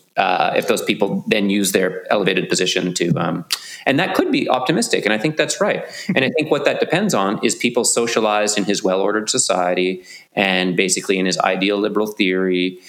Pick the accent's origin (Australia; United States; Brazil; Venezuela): Australia; I'm an Australian right now. I'm a dual citizen.